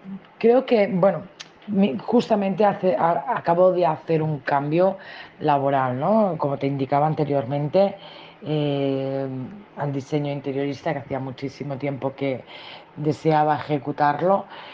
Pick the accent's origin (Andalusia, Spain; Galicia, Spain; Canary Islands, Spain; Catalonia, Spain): Catalonia, Spain; soy catalana con raíces andaluzas y bien alto que lo proclamo a los cuatro vientos